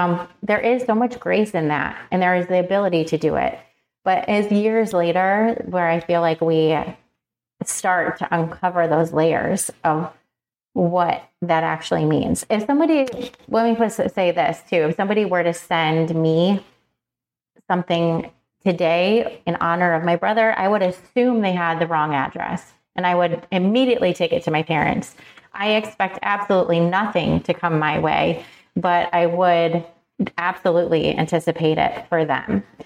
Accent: New York, United States; our hometown where we grew up in New York.

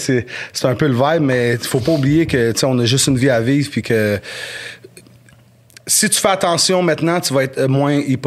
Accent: Montreal, Quebec, Canada; puis je venais de Montréal, fait que je me suis dit, Montreal to the fullest, 514

